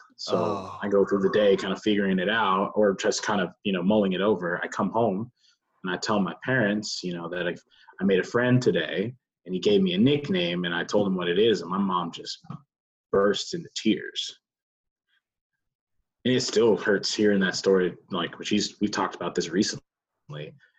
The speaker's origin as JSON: {"language": "English", "region": "Texas", "country": "United States", "tie": "born or raised there", "said": "my life experience being a black man growing up in Texas."}